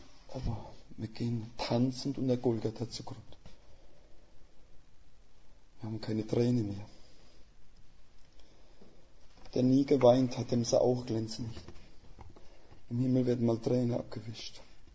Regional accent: Rhineland-Palatinate, Germany; Ich komme aus Rheinland-Pfalz

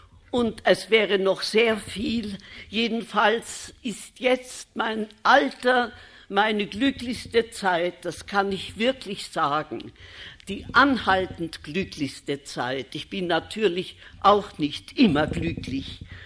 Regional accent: Vienna, Austria; Ja, ich bin also jetzt 83 Jahre alt, habe ein langes Leben hinter mir. Ich stamme aus Wien, hatte fromme Eltern.

